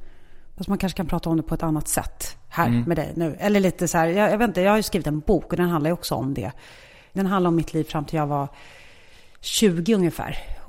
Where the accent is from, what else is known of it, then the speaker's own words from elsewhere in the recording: Nacka, Stockholm County, Sweden; also born or lived in Vårberg; Första tiden Vårberg och sen Nacka.